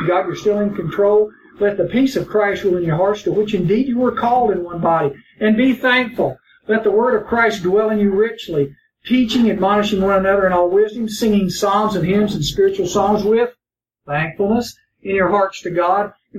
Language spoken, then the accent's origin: English; Virginia, United States; He grew up in country like me. I'm from Giles.